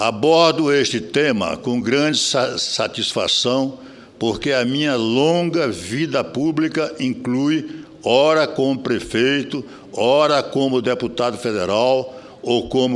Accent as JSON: {"language": "Portuguese", "town": "Feira de Santana", "region": "Bahia", "country": "Brazil", "said": "Feira de Santana, e da UNEB, Universidade do Estado da Bahia, importantes conquistas da juventude da minha terra"}